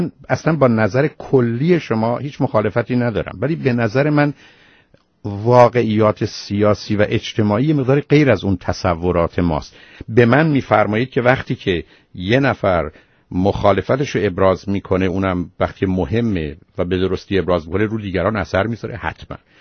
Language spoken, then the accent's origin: Persian; Iran; ما ایرانی هستیم